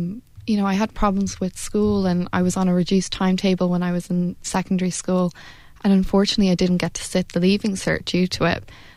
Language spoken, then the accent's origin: English; United States; born there; I was born in America, so they found out early, thankfully.